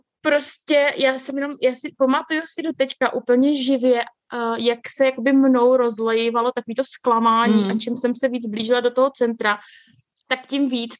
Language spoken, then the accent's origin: Czech; Bohemia, Czechia; Protože já jsem přijela z Čech, kdy vlastně nějaké objímání je víceméně vyhrazený pro úzkou rodinu.